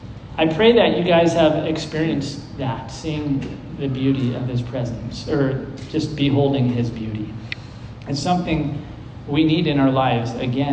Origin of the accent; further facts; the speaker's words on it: United States; Well, probably because I'm an American and I'm busy and I got things going on.